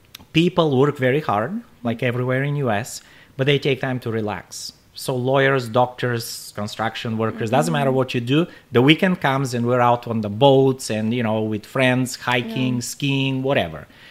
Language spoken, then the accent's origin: English; Bulgaria; also born or lived in Washington State / California / Colorado / Wyoming; now in Maryland, United States; I moved here from Bulgaria. I've lived in all over US, which is more than a lot of people who have grown up here have done.